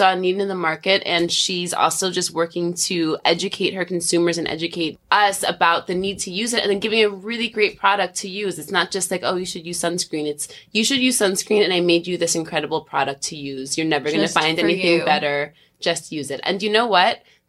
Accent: New York, United States; I'm from truly downstate, but north of New York City, upstate. So I'm from Sullivan County in the Catskills.

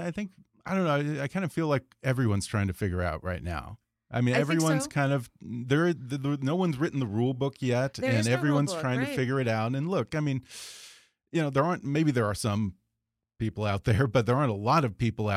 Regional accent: Texas, United States; Well, I'm actually from Texas.

